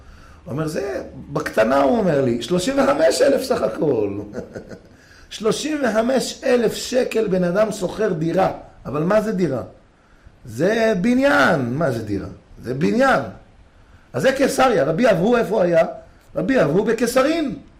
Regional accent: Jerusalem, Jerusalem District, Israel; also born or lived in Tiberias; אני גם כשגרתי בטבריה, 9 שנים, מאיפה אתה? הייתי אומר להם, אני מירושלים. אני מירושלים.

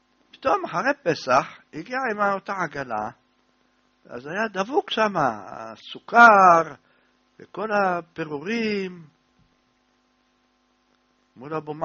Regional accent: Jerusalem, Jerusalem District, Israel; אני ירושלמי מכיר.

